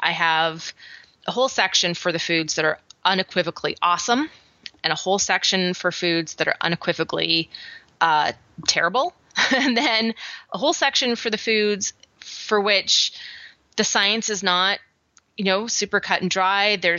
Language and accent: English; British Columbia, Canada; I grew up on Vancouver Island.